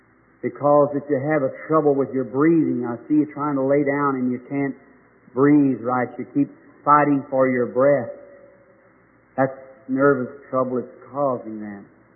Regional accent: Ireland; Spanish people, and I'm Irish, so it's two different nationalities of people.

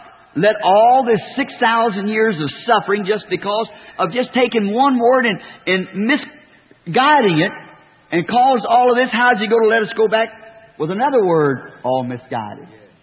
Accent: Ireland; Now, if you all know, being an Irishman, I came from a Catholic family background.

